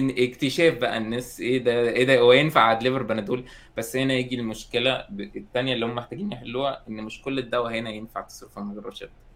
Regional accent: Egypt; لو الناس عندنا في مصر بتتغدى الساعة 4

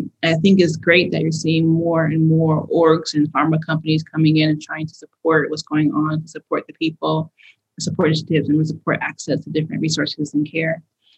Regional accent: Connecticut, United States; Than I'm from Connecticut originally. So it's a different vibe from Connecticut.

